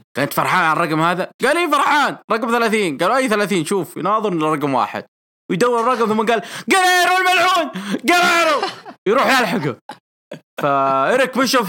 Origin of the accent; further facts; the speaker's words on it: Jeddah, Makkah Province, Saudi Arabia; عندنا في جدة